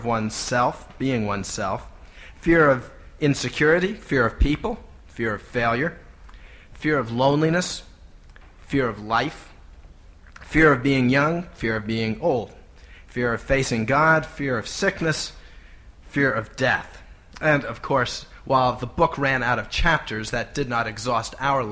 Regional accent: Minnesota, United States; when they hear that I'm from Minnesota

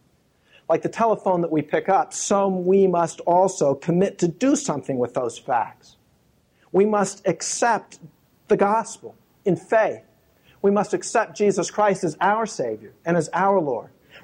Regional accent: United States; the comforts and the conveniences that I, as an American, have routinely enjoyed for all of my life

